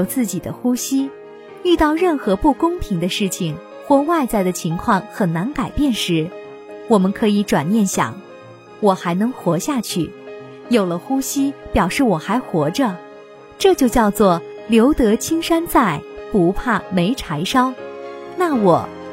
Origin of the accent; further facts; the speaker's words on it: Shanghai, China; also born or lived in Taipei / Tokyo / New York; 我小时候住在上海，后来到了台北、东京、纽约，然后又到过欧洲许多大城市和小乡镇。